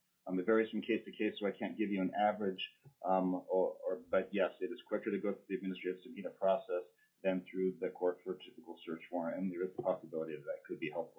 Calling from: Anchorage, Alaska, United States

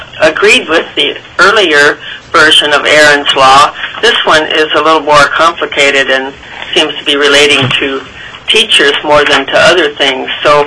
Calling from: Homer, Alaska, United States; I'm online from Homer

